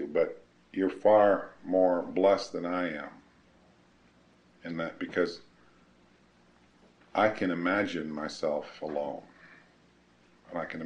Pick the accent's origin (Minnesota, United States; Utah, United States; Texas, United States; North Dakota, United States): Minnesota, United States; born there; I hadn't seen the house that I was born in Minnesota.